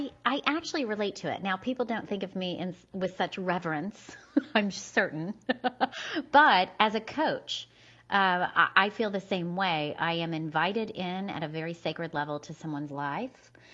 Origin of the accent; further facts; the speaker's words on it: Indiana, United States; moved away as an adult; now in Atlanta, United States; About 25 years ago, I moved to Atlanta from Indiana. I was a small town girl raised in southern Indiana. And I went to school in northern Indiana at Purdue University.